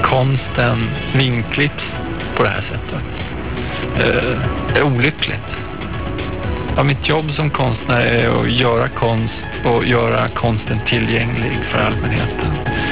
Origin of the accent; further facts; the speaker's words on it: Västmanland County, Sweden; Jag kommer från Västmanland